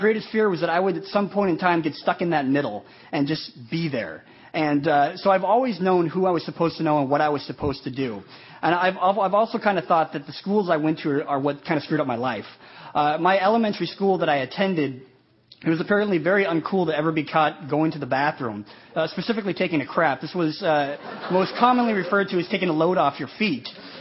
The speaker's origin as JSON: {"language": "English", "town": "Manila", "region": "Metro Manila", "country": "Philippines", "tie": "born there", "said": "I was born in the Philippines, and I was born in Manila, and my mother was 16 years old at that time"}